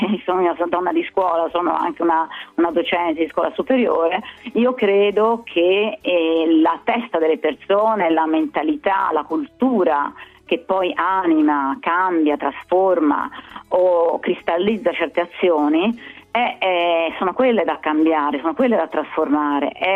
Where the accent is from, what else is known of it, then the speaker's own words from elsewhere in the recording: Tuscany, Italy; Non dimentichiamoci che noi siamo toscani